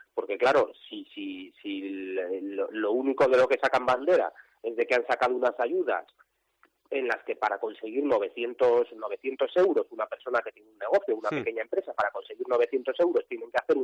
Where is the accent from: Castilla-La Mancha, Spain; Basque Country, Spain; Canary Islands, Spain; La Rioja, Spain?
La Rioja, Spain; somos solo los riojanos los que las estamos sufriendo.